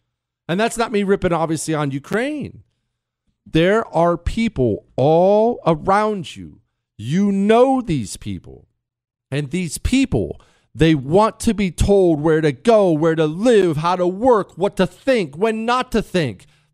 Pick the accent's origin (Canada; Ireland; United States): Ireland; I know I'm Irish and don't have anything to do with it.